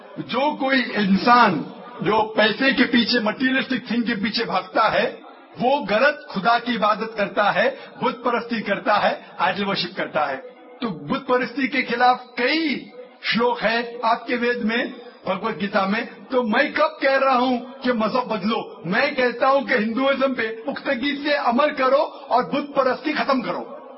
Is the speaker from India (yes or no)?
yes; India; لیکن علاقے اعتبار سے میں انڈین ہوں, علاقے اعتبار سے میں ہندو ہوں, اور خدا کو ماننے کے اعتبار سے میں مسلم ہوں